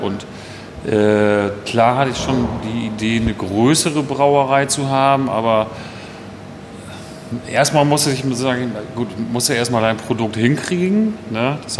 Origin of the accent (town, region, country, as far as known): Bremen, Germany